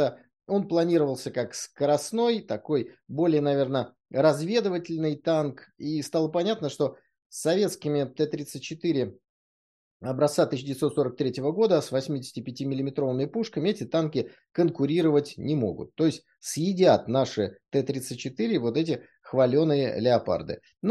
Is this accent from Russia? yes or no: yes; Saint Petersburg, Russia; основатель моего родного города Санкт-Петербурга.